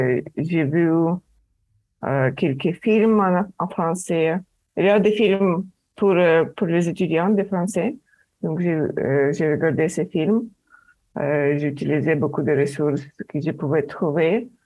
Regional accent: South Africa; moved away as an adult; now in Canada; Je viens d'Afrique du Sud. Et j'ai voulu aller vivre au Canada.

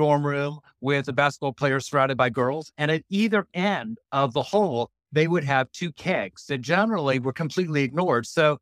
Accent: Virginia, United States; I grew up in Virginia, lots of history, lots of Civil War sites.

